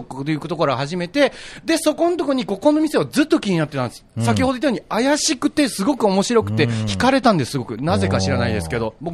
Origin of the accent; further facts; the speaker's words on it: Nagoya, Aichi, Japan; 僕は名古屋出身なんですけど